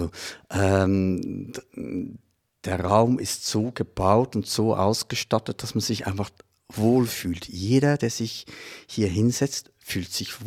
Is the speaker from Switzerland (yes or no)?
yes; Switzerland; Meine Schulzeit in der Schweiz wird sich vermutlich nicht groß unterscheiden